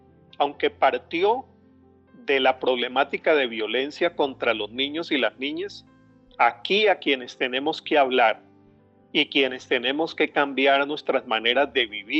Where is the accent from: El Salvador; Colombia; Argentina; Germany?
Colombia; Yo soy colombiano, vengo de un país que ha sufrido la violencia en carne propia.